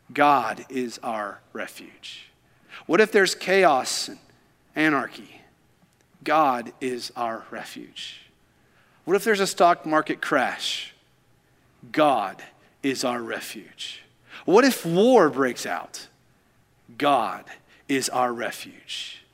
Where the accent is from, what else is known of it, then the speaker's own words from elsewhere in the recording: Kentucky, United States; You see, growing up in Kentucky, I always assumed that the tornadoes only took place in the Midwest, in that tornado alley of Kansas, Texas, just all up in that area. But then I moved here and I realized, oh, Alabama is a tornado gathering place.